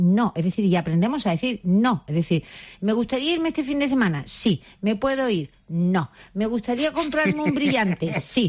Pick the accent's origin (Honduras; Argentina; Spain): Spain; Andalusia; Si es con una cervecita Cruzcampo de mi tierra, mejor todavía